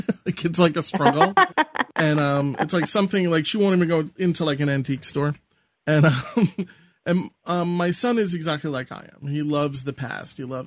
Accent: New York, United States; I don't think there's any shame in saying it either, because I'm a New Yorker.

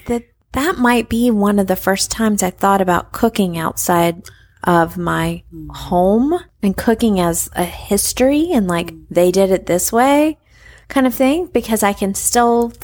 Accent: Charlotte, North Carolina, United States; I grew up in Charlotte, North Carolina

